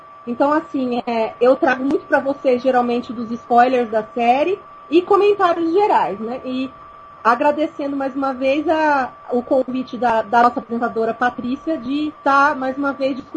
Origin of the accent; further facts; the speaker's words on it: São José do Rio Preto, São Paulo, Brazil; Eu sou de São José do Rio Preto, São Paulo, e eu trabalho com as traduções